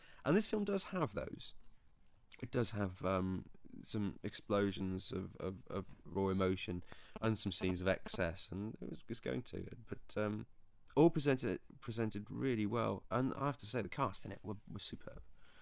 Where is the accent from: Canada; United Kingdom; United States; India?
United Kingdom; Wales; Now, I happen to know a little about Patagonia because I'm Welsh